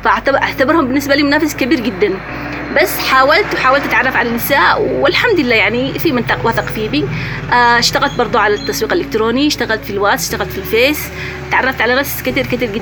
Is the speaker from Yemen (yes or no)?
yes; Yemen; وقت الأزمة اللي حصلت عندنا في اليمن